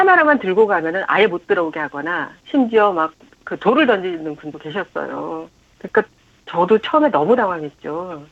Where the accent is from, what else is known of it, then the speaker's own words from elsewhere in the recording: Jeju, South Korea; 왜냐하면 제가 고향이 제주도거든요.